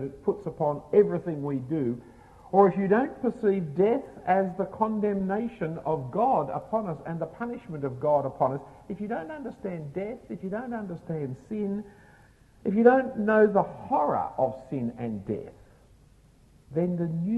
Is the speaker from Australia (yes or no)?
yes; Australia; I was born as an Australian. I have certain penalties as a result.